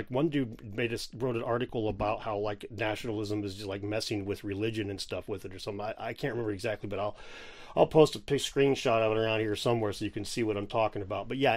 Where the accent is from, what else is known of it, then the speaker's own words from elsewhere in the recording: United States; Now, I'm an American that worked construction, so meters are foreign to me.